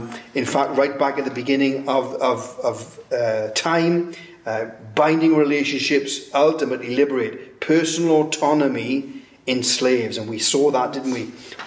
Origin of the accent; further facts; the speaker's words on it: Wales, United Kingdom; I am Welsh. Mm. That's an identity. I am British.